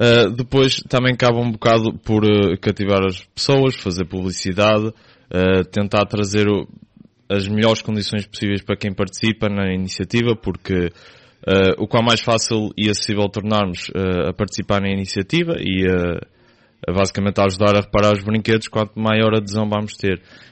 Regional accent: Lobão, Aveiro, Portugal; mas é um sítio pacato, não tem muito alarido, principalmente porque não sou do centro, sou de Lobão. Ou seja, é um sítio para cá de se viver.

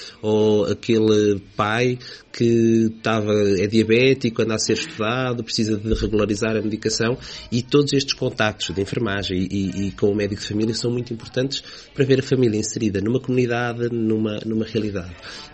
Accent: Gafanha da Nazaré, Centro, Portugal; Eu sou aqui da Gafanha da Nazaré, sou utente da USF Beira Rio.

